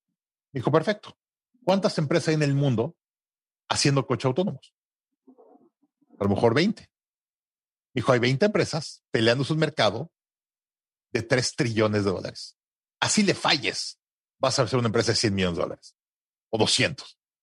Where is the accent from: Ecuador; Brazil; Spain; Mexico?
Mexico; Mexico City; Y le digo, sí, soy de la Ciudad de México.